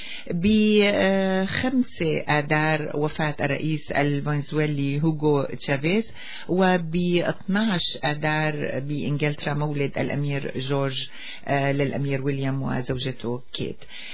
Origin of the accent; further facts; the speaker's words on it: Syria; أهم أحداث عام 2013 طبعا بالنسبة نحن كسوريين هو استمرار العنف الدموي بسوريا